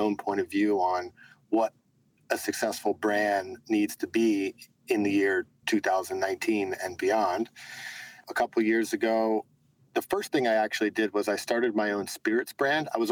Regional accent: Philadelphia, Pennsylvania, United States; And back in my hometown of Philadelphia, there was an agency there called Quaker City Mercantile

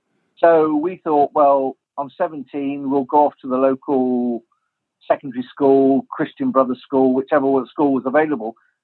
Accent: Bristol, South West England, United Kingdom; I'm 52, so I was born in the late 60s, and I was brought up in Bristol.

